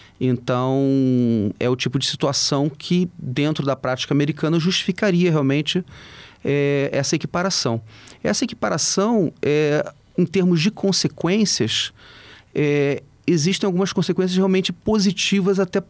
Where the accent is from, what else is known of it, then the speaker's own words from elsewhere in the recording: Rio de Janeiro, Brazil; mesmo eu que sou carioca